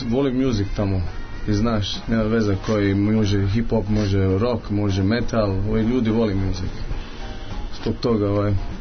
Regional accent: Sydney, New South Wales, Australia; ja sam neki muzičar iz Sidneja i ja imam ovaj novi EP. I ja sam došao sad iz Sidneja do London

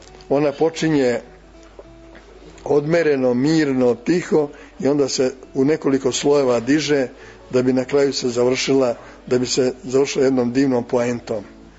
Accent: Serbia; Jer moje izvorište je zdravo, moj zavičaj, moje rodno selo, moja Golija.

